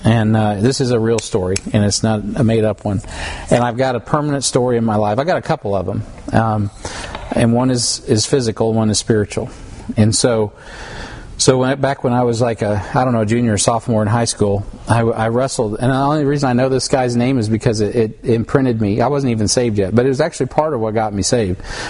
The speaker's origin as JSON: {"language": "English", "town": "Kansas City", "region": "Missouri", "country": "United States", "said": "of which we're all familiar with because we're from Kansas City, right?"}